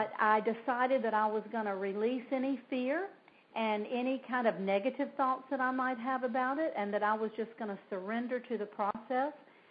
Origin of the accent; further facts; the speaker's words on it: the South, United States; I was born and raised in the South.